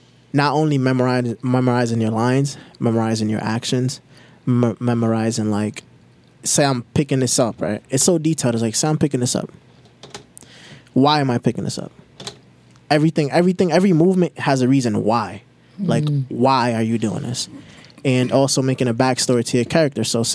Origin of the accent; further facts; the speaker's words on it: Providence, Rhode Island, United States; I'm from Providence, Rhode Island.